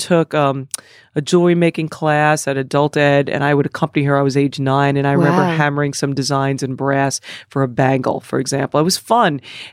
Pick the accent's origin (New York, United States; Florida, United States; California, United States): New York, United States; I was brought up in Long Island, in New York, in a culture that I had a good education